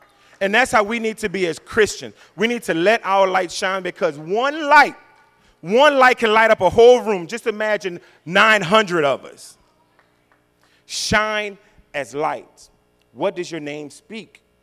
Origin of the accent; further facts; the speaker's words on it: Opelousas, Louisiana, United States; Think about it. I'm from Opelousas.